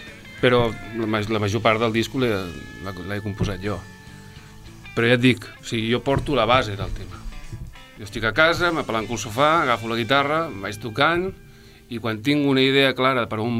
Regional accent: Sabadell, Catalonia, Spain; jo sóc de Sabadell.

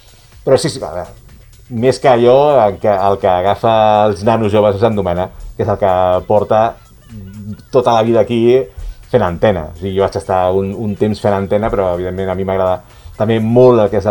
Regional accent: Sabadell, Catalonia, Spain; born there; nascut a Sabadell, ara mateix estic visquent a Sant Benat des de fa anys, però sí, o sigui, vaig néixer a Sabadell.

